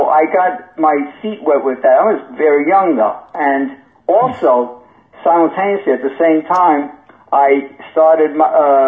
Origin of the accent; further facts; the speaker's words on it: Levittown, United States; I had my best times in growing up in Levittown.